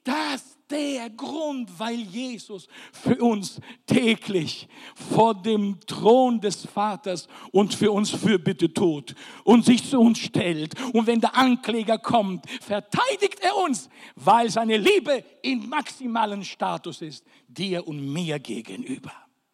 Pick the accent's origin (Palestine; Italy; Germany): Italy; Sicily; accent: Sicilian; Ich kenne das aber nur auf Sizilianisch, mal lieber auf unserem Dialekt, weil das reimt sich nur auf Sizilianisch